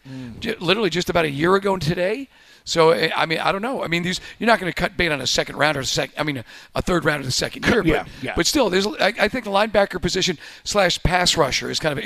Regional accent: Pittsburgh, Pennsylvania, United States; You know, Carl, I grew up at the temple of Chuck Knoll growing up in Pittsburgh

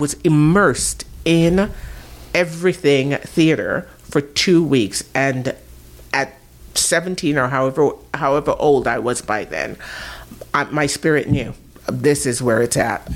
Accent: Jamaica; And because I didn't grow up in this culture, that wasn't a part. Like, when I was growing up in Jamaica

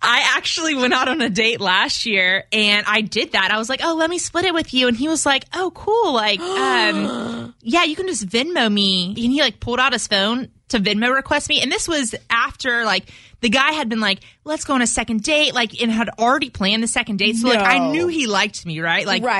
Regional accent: Louisiana, United States; I'm from South Louisiana.

